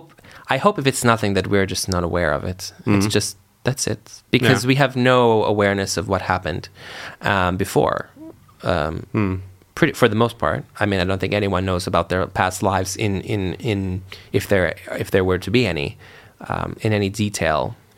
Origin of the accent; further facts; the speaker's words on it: Massachusetts, United States; Yeah, I'm from Massachusetts, and I love to drive.